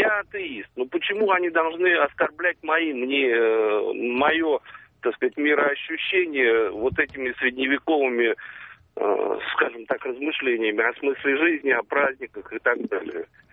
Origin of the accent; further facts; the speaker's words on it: Lipetsk, Lipetsk Oblast, Russia; я из Липецка.